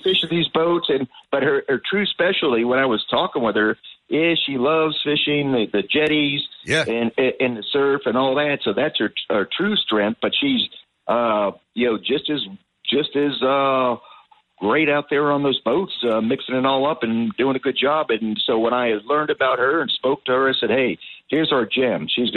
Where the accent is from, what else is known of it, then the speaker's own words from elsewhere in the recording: Miami, Florida, United States; I'm from Miami. I'm not from Jersey.